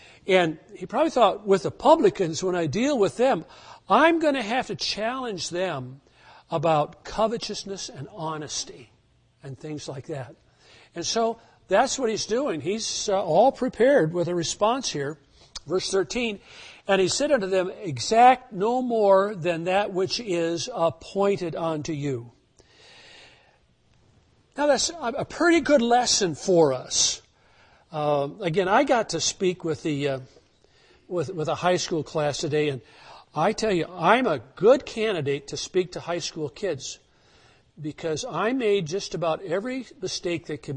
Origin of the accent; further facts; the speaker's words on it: Wisconsin, United States; I was raised in Rusk County, Wisconsin, and as a teenager, there were no jobs to be had.